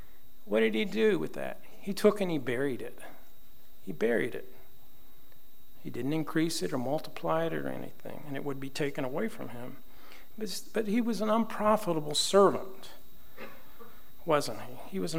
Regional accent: Kentucky, United States; it was big news in where I grew up because he only lived 30 miles from my hometown in Kentucky. So it was big news around the town.

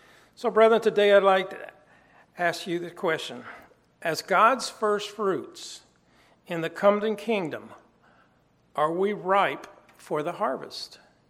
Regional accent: Tennessee, United States; Growing up in Tennessee, we'd always go through Georgia, and we would always load up on these Georgia peaches.

